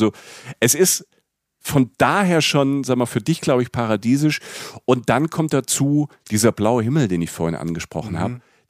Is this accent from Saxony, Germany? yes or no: no; Rhineland-Palatinate, Germany; ich bin in Rapsfeldern auch groß geworden, in der Pfalz, ne, gibt's auch Rapsfelder.